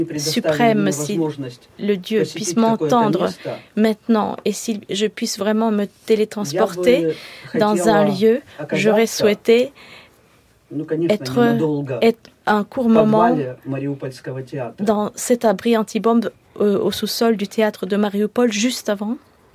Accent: Moscow, Russia; French is a second language; Moi je viens de Moscou.

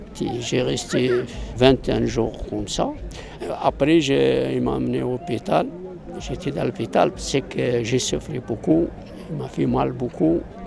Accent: Algeria; Je suis algérien, je l'aime bien l'Algérie, je l'aime bien le pays. Tu ne peux pas oublier l'Algérie.

